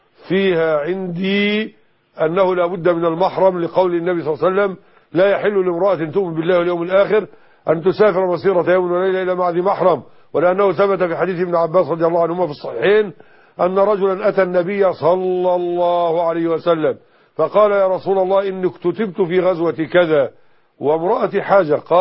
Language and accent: Arabic; Egypt